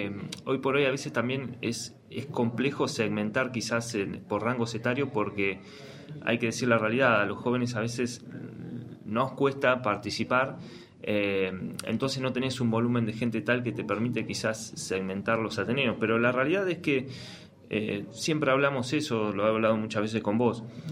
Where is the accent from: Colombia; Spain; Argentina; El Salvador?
Argentina; Bahía Blanca, Buenos Aires Province; No, yo nací y me crié en Bahía.